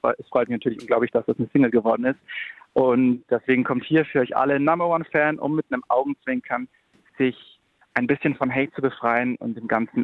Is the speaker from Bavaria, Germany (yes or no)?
yes; Bavaria, Germany; Also ich denke an meine Heimatstadt zurück, ein kleines Städtchen bei Nürnberg.